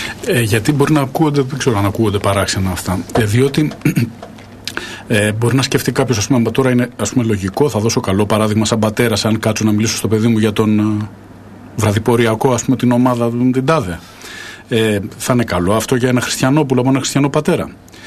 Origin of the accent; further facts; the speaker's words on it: Tavros, Attica, Greece; όταν μεγάλωσα στον Ταύρο που έπαιζα κι εγώ